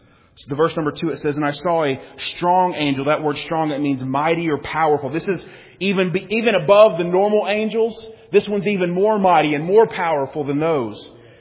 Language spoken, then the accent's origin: English; United States; I'm thankful that I'm an American. I wouldn't want to be in any other country in the world today.